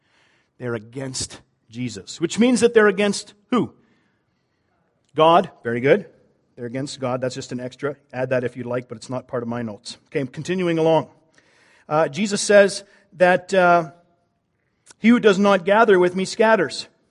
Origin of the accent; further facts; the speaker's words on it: Canada; because I always get made fun of for being Canadian.